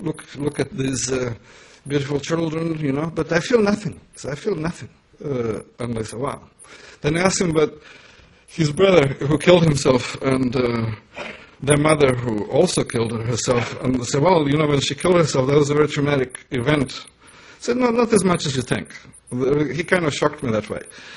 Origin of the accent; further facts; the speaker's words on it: Croatia; English is a second language; He's a Serbian exile from my hometown in Croatia.